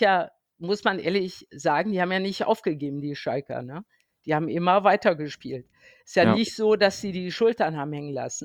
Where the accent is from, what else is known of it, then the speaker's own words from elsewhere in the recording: Bonn, North Rhine-Westphalia, Germany; der hat es ja nicht mit Köln und ich als Bonner auch nicht